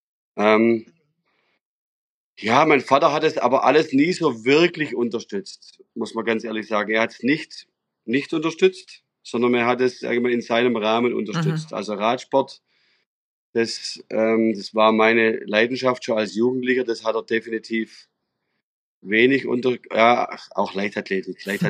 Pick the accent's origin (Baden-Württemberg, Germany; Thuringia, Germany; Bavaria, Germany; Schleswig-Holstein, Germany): Baden-Württemberg, Germany; Kernen im Remstal; groß geworden. Mein Vater hat das reittherapeutische Reiten in der Diakonie Stetten, in Kernenstetten im Remstal aufgebaut mit behinderten Kindern. Das heißt, es war ein Bauernhof.